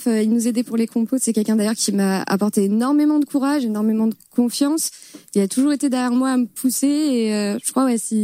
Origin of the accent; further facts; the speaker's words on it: Île-de-France, France; Moi, j'ai grandi en Île-de-France dans le 92.